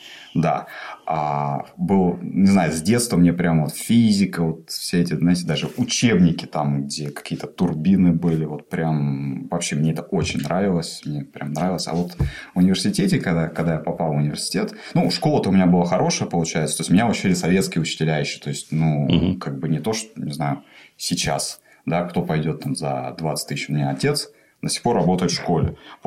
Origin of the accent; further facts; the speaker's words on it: Saint Petersburg, Russia; also born or lived in Kingisepp; начинал здесь, в Питере. Я же питерский. Угу. Получается, родился в Кингисеппе. В семье учителей.